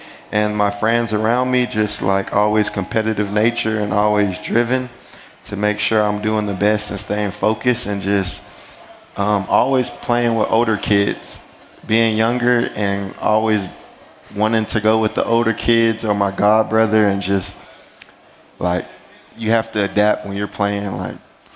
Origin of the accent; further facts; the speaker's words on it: Dallas, Texas, United States; now in Munich, Germany; from Dallas, Texas, part of the Munich Ravens now.